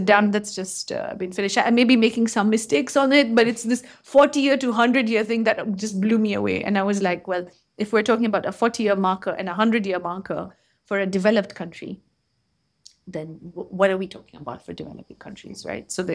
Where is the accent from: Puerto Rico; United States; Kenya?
Kenya; Kenya, which is my home country